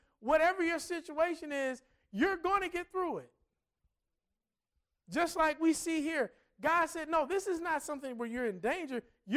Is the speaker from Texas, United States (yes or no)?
no; Cincinnati, Ohio, United States; I'm from Cincinnati, I remember when we had this contaminated water.